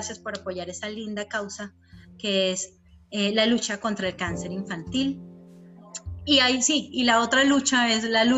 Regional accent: Venezuela; soy venezolana, entonces España, Colombia y Venezuela.

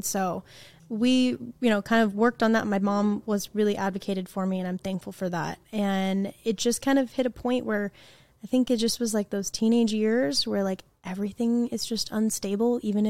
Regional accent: Oregon, United States; I grew up in Oregon, which is like very much hippy dippy land, and which I love.

